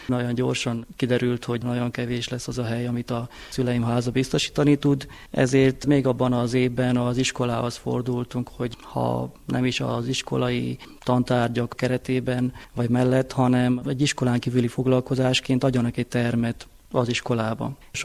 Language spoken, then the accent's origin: Hungarian; Pusztina, Bacău County, Romania; itt születtem Pusztinán, jelenleg itt vagyok magyar tanár, miután Magyarországon, Debrecenben szereztem történelem tanári diplomát